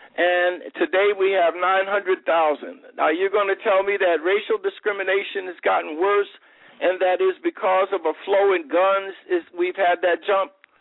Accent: Philadelphia, Pennsylvania, United States; There are areas of my hometown, Philadelphia, same income demographic

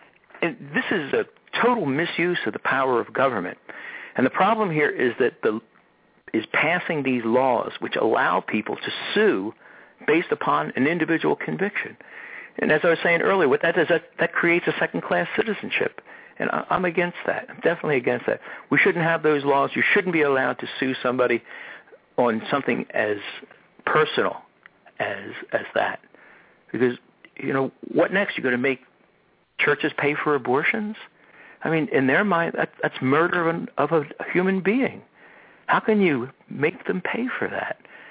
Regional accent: Abington, United States; My hometown of Abington tried to create exactly that sort of an ordinance

